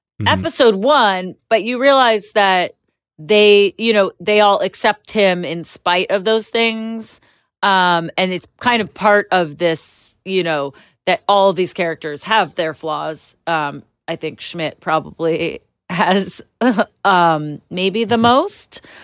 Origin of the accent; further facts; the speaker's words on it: Los Angeles, California, United States; I grew up here in Los Angeles, so you know, it's a place that I remember always going as a kid